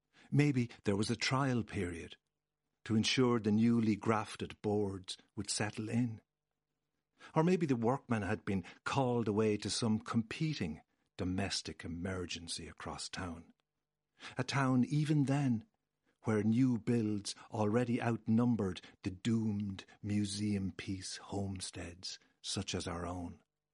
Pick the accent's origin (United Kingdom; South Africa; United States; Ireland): Ireland; Portlaoise, Leinster; By local standards, the house we grew up in on Main Street, Portlaoise, was old and rambling and ramshackle. A relic of the early 19th century fabric of that Midlands town.